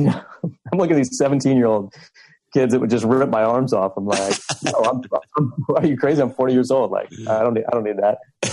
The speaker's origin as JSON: {"language": "English", "town": "Virginia Beach", "region": "Virginia", "country": "United States", "tie": "born or raised there", "said": "I grew up in Virginia Beach. So I'm back in my hometown as now in the SEAL teams."}